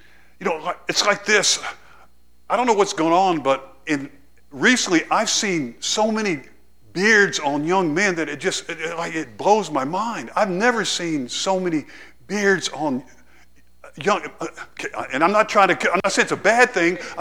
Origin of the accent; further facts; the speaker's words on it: United States; born there; No, I speak English because I'm an American. I was born in America.